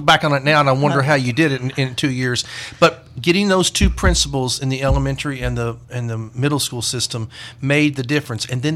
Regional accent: Mount Sterling, Kentucky, United States; But anyway, I was born outside of Mount Sterling, Kentucky, which is about 30 miles east of Lexington, Kentucky. Raised on a farm, milked a cow, baled hay, chopped tobacco.

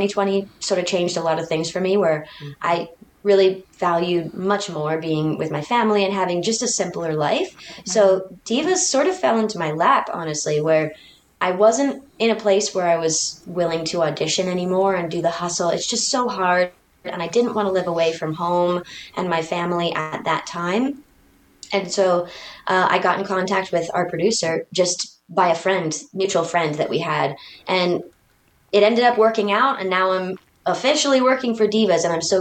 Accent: Dayton, Ohio, United States; I grew up in musical theater. I grew up in Dayton, Ohio, which is, oddly enough, one of the venues that we play at a couple days after Munster, which is crazy.

